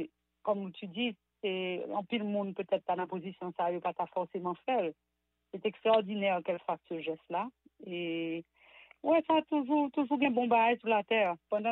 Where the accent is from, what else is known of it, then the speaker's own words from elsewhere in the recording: Haiti; Mais Haïti n'est pas l'Afrique, vraiment. Nous descendons des Africains, nous sommes des Africains, oui, mais Haïti n'est pas l'Afrique